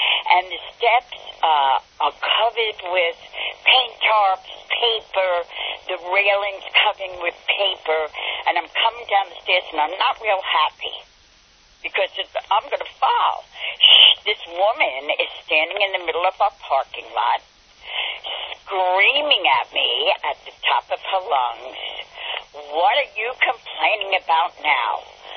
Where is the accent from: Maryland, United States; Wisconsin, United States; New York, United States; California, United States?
New York, United States; New York City; you know, I come from the South Bronx. I can have a temper.